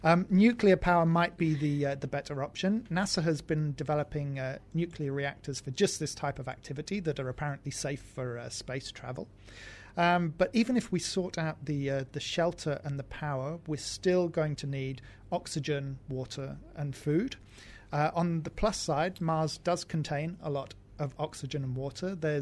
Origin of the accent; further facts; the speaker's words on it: United Kingdom; I'm British.